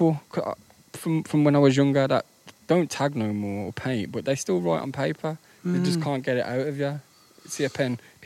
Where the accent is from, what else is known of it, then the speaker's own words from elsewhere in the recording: Birmingham, West Midlands, United Kingdom; I'm from Birmingham.